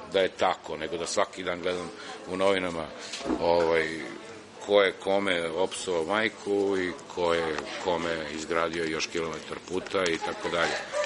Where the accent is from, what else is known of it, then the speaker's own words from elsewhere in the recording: Pančevo, Vojvodina, Serbia; To znam od ljudi s kojima sam odrastao u Pančevu